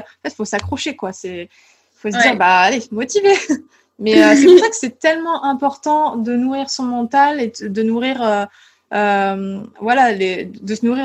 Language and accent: French; Île d'Oléron, Nouvelle-Aquitaine, France; moi, je viens de l'île de Léron, je viens vraiment de la campagne.